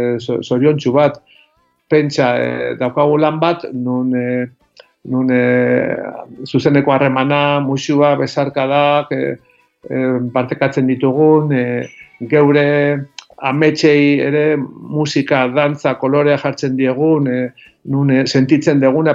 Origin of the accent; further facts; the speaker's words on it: Lasarte, Basque Country, Spain; ni jaio nintzen Lasarte hori hartan, ez, Michelin bueno, etxe guztien gehienen ogibidea zan hartan, Eskola Nazionaletan ikasi nun, beraz, gazteleraz, eta Fuolian eta lagun arten eta ere gazteleraz